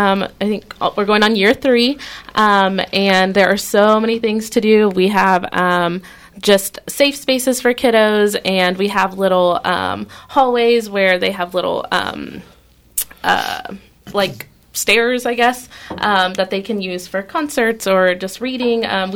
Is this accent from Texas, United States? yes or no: no; Emporia, Kansas, United States; I grew up here in Emporia. Okay. I've lived here my entire life. I went through Emporia Public Schools